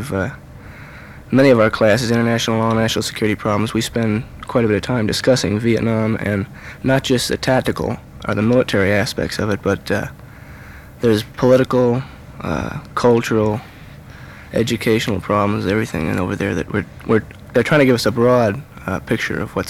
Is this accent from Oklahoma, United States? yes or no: no; Riverside, California, United States; I'm from Riverside, California.